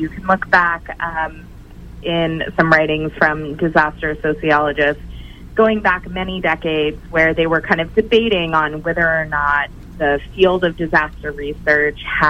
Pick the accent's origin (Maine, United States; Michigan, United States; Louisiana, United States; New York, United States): Maine, United States; So I grew up on the East Coast in Maine